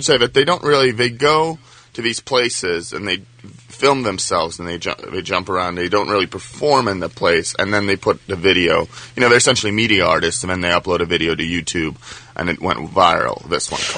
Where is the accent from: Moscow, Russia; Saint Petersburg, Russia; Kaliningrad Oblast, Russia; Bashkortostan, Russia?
Moscow, Russia; I grew up in Moscow.